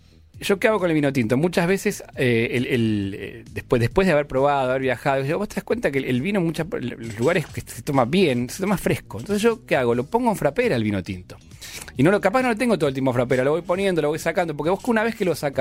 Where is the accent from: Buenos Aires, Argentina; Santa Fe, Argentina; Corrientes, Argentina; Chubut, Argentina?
Buenos Aires, Argentina; el jugo nefasto que yo tomaba cuando era chico en Flores, en la plaza, con los muchachos